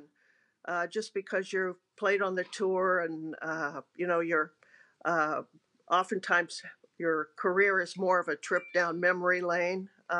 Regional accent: Los Angeles, California, United States; Yeah, it's we had the Alcott Golf and Country Club, affectionately known on Avondale Avenue, where I grew up here in West LA.

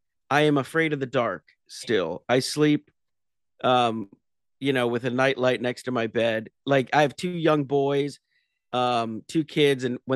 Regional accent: Pennsylvania, United States; But my story starts in Pennsylvania. I grew up in Pennsylvania in the Lehigh Valley, which is there's a lot of history there with like the steel factories.

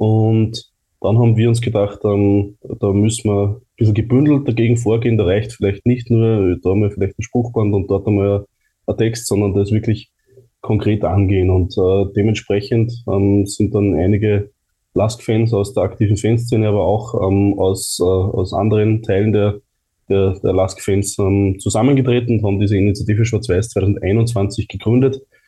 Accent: Linz, Upper Austria, Austria; in Linz geboren und aufgewachsen. Schon immer LASK-Fan gewesen, 28 Jahre bin ich jetzt alt.

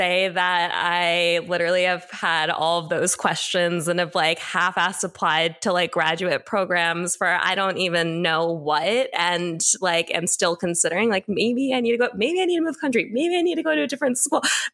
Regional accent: New York, United States; 27 years old, grew up in Westchester, right outside the city, and live in downtown Manhattan, Nolita specifically.

